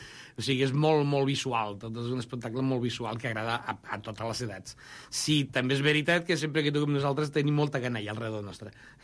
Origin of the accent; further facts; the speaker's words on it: Badia del Vallès, Catalonia, Spain; perquè jo sóc de Badia del Vallès